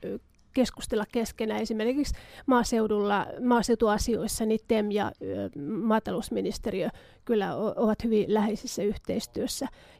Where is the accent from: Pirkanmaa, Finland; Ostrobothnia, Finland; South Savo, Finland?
Ostrobothnia, Finland; born there; Mä olen kotoisin maalta ja Pohjanmaalta syntyisin ja meillä ei kyllä ollut maatilaa kotona